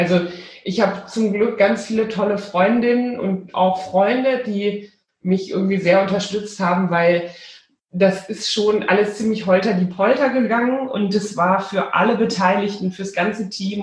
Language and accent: German; Rhineland, Germany; born there